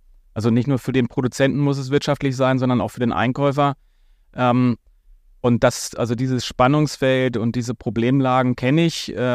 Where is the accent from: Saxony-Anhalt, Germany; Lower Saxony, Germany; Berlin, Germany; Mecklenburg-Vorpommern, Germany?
Lower Saxony, Germany; Rade; im Dorf Rade bei Wittingen aufgewachsen. Eine kleine Einheitsgemeinde im Landkreis Gifhorn, direkt an der ehemaligen innerdeutschen Grenze.